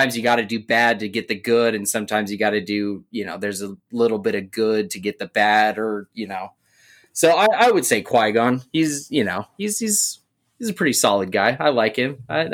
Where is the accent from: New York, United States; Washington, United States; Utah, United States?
Utah, United States; Taylorsville; I grew up in Taylorsville, and its nickname is Trailersville, but I would still take Trailersville over Midvale any day.